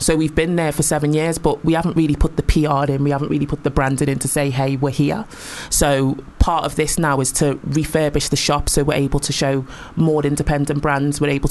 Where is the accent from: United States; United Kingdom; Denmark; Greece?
United Kingdom; Liverpool, North West England; You know, I'm from Liverpool, but I love London and I've lived in different places.